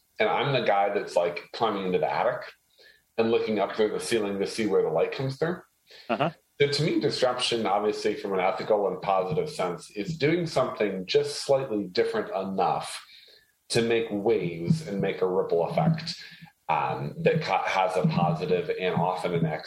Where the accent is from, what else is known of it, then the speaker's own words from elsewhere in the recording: Haiti; So I was actually born and raised in a third world country. I was born and raised in Haiti. And my mom originally did medical missions and I grew up there.